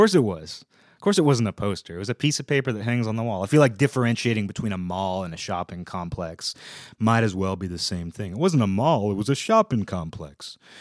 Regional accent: Redmond, Washington, United States; When I was growing up in Redmond, Microsoft had bought just a huge amount of property, acreage.

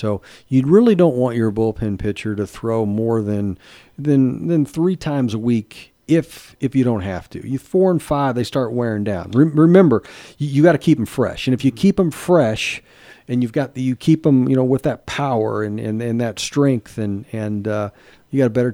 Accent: Wichita, Kansas, United States; born there; You know, my parents are from Kansas. I was born in Wichita.

